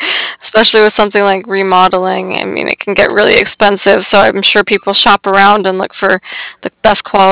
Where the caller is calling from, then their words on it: San Diego, California, United States; Oh, we're in San Diego.